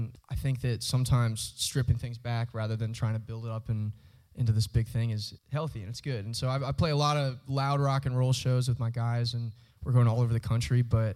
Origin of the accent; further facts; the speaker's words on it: South Riding, Virginia, United States; Yeah, I grew up in South Ryan, Virginia, which is in Loudoun County.